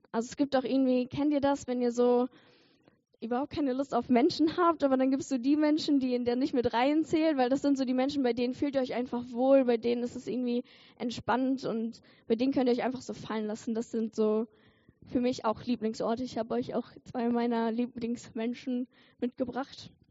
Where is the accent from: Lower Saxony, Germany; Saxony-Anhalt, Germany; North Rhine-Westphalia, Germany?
Lower Saxony, Germany; also ich komme aus Ostfriesland, also schon so ein bisschen von der Nordsee